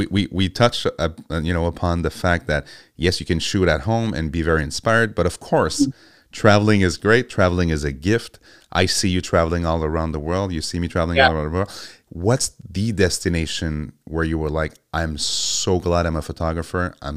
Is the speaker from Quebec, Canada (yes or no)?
yes; Montreal, Quebec, Canada; Well, I'm from Montreal, so I can relate the 6 months of the year.